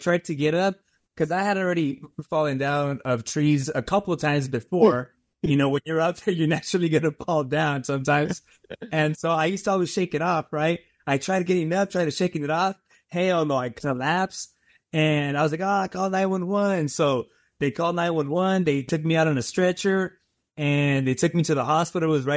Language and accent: English; Palm Springs, California, United States; now in Miami, United States; I'm 29 years old. I live in Miami, Florida, and I'm originally from Palm Springs, California.